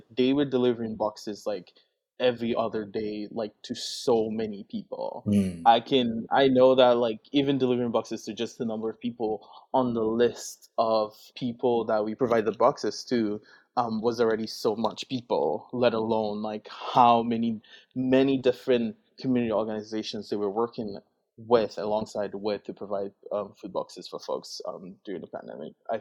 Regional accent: Benin; Like I'm indigenous to somewhere, like I'm from Benin

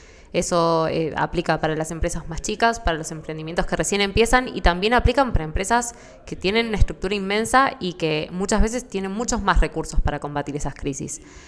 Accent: Buenos Aires, Argentina; moved away as an adult; now in Madrid, Spain; soy de Buenos Aires y estoy viviendo desde enero de este año, enero 2023, acá en Madrid, en España.

